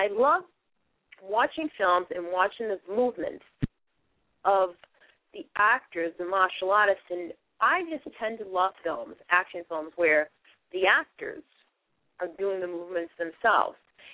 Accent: Boston, Massachusetts, United States; I mean, I'm originally from Boston. As you can tell, you'll hear my accent as I go on.

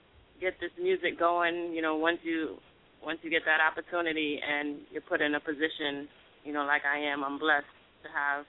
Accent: Bronx, New York, United States; I was born in the Bronx by way of two Jamaican parents, so, you know, I was in the birthplace of hip-hop

